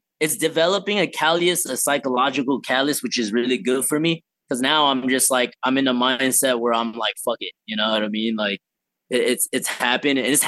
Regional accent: United States; part of like growing up in America, you know, and I go to gyms or I see gyms doing seminars on like people

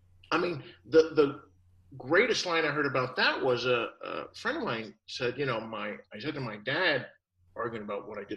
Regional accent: New York, United States; moved away as an adult; So I'm from New York, and I moved to Oklahoma to finish college and to meet my future ex-wife. So I got here in the late 70s

